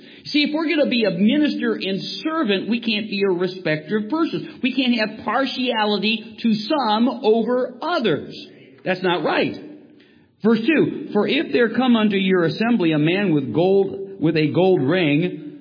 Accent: Cleveland, Ohio, United States; Now, I grew up in Cleveland. I know what a ghetto is.

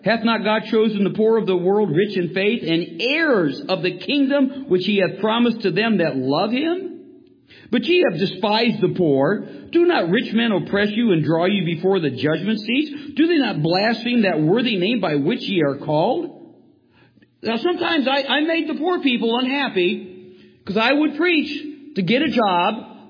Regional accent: Cleveland, Ohio, United States; Now, I grew up in Cleveland. I know what a ghetto is.

